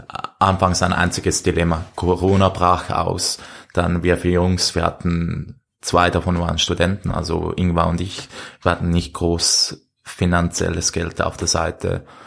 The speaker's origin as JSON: {"language": "German", "country": "Switzerland", "said": "ich als Schweizer"}